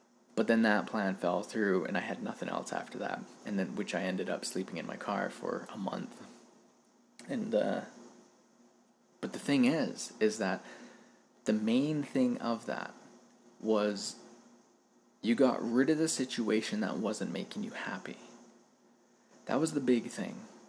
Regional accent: Prince George, British Columbia, Canada; also born or lived in Vancouver; So I moved from Vancouver back to my hometown. And then I went a year later to go visit Vancouver. And I thought to myself, like, how... why am I still, you know, living in Prince George?

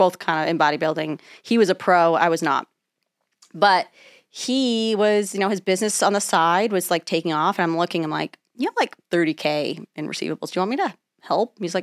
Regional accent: Colchester, Connecticut, United States; now in Dallas, United States; grew up Colchester, Connecticut, so random, but from Greek immigrant family

